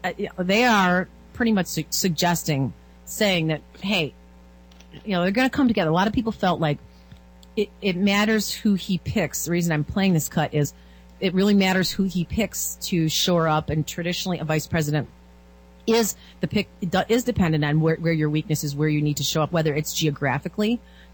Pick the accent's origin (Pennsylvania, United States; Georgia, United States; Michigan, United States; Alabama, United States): Michigan, United States; And I often brag about the people that hail from my home state of Michigan.